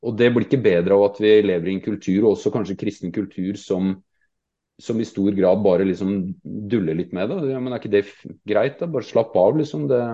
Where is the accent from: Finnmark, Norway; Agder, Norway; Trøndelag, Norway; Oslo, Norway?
Oslo, Norway; now in Hemsedal, Norway; Vi kom fra Oslo og flytta til Hemsedal